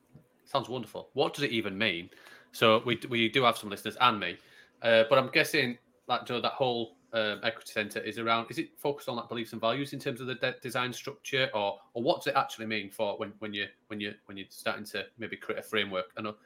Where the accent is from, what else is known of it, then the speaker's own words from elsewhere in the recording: Yorkshire and the Humber, United Kingdom; You can, because I'm from Yorkshire and I definitely won't be paying for anything.